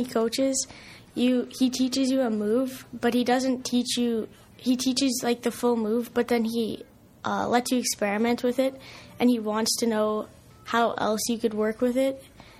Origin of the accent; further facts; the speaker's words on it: Thunder Bay, Ontario, Canada; growing up in Thunder Bay and then continuing wrestling here